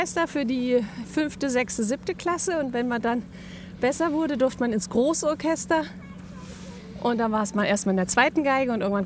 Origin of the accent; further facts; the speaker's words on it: Darmstadt, Hesse, Germany; da wo ich herkomme, in Darmstadt